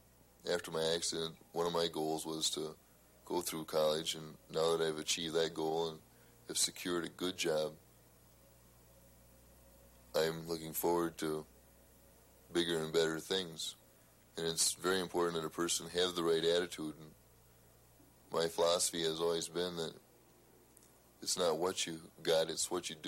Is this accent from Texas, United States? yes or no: no; Reedsburg, Wisconsin, United States; I am formerly from Reedsburg